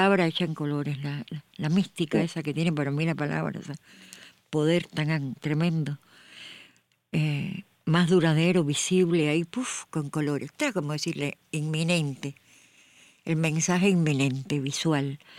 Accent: Cuba; moved away; Yo he empezado 150 veces desde que salí de Cuba.

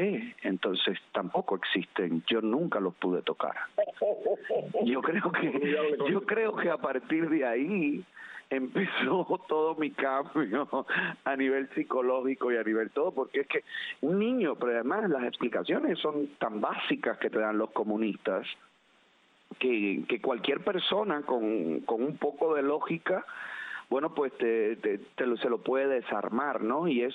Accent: Camagüey, Cuba; Nací en Camagüey.

